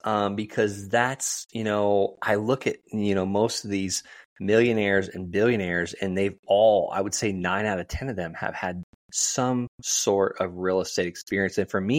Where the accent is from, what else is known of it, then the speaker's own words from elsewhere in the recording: Florida, United States; Because I didn't understand, I'm from Florida.